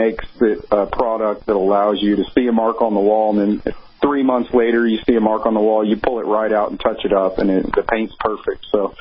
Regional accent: Houston, Texas, United States; I'm from Houston, it's a pretty big city, so.

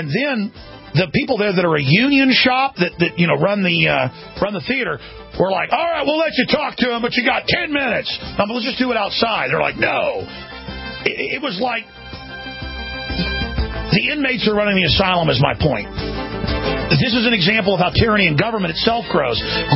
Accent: Dallas, Texas, United States; My mom would take me there because I'm from Dallas.

